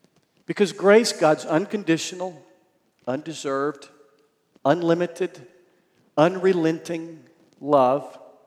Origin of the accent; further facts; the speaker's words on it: Anniston, Alabama, United States; She grew up in Gadsden, I grew up in Anniston, and we used to sit right here about the fourth row back with our three kids